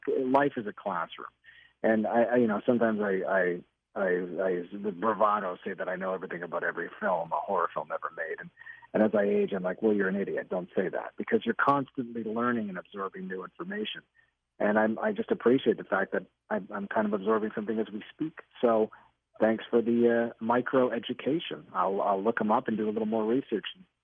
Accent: Canada; I feel like a failure as a Canadian. I genuinely do.

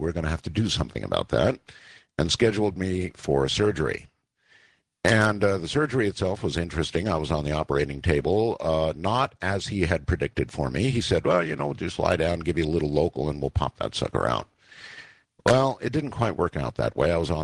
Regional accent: Nevada, United States; let's go to my home state, Nevada

